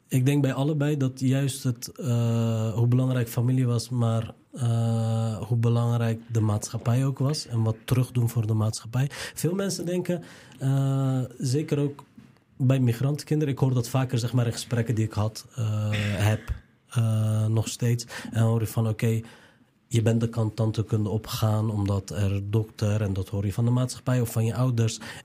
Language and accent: Dutch; Rotterdam, South Holland, Netherlands; Ik kom uit Rotterdam-Zuid, achterstandswijk.